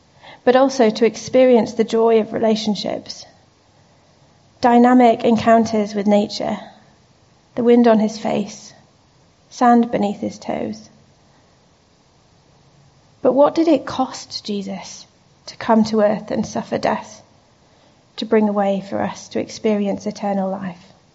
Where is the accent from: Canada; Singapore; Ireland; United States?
Singapore; I grew up in Singapore with a Chinese heritage, a Chinese grandmother.